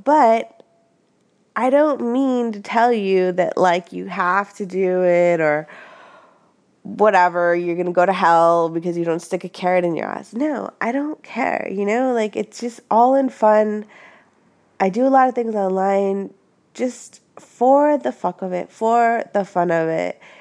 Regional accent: Los Angeles, California, United States; No, I would say I'm raised in the Southland, like in LA, and I moved to Seattle 5 years ago.

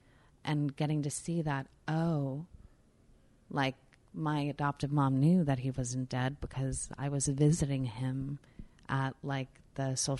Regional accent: New York, United States; And I'm like, I'm a New Yorker. And as open as I am, I'm skeptical.

